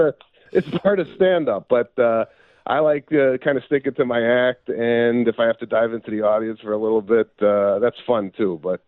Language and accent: English; Chicago, Illinois, United States; Growing up in Chicago in the Northwest suburbs, you know, when your doorbell rang back in the 80s, it was exciting.